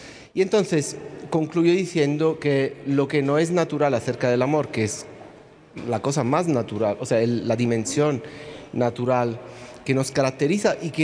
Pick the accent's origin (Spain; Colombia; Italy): Italy; Spanish is a second language; Vengo de Italia, como ya han dicho.